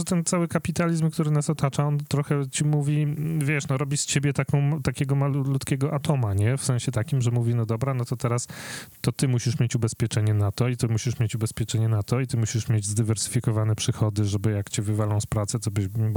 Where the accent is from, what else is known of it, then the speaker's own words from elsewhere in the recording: Warsaw, Masovian Voivodeship, Poland; Ja na przykład rdzennie pochodzę z Ursusa